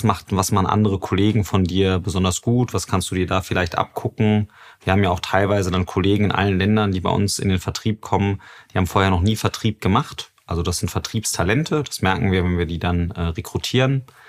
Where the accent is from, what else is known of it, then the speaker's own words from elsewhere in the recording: Düsseldorf, North Rhine-Westphalia, Germany; born there; now in Berlin, Germany; ich bin im Herzen, auch wenn ich jetzt seit Jahren in Berlin wohne, ich bin im Herzen Rheinländer. Wir haben ja auch gerade drüber gesprochen. Ich bin gebürtig aus Düsseldorf, im gleichen Stadtteil geboren, wo auch 1895 Fortuna Düsseldorf gegründet wurde.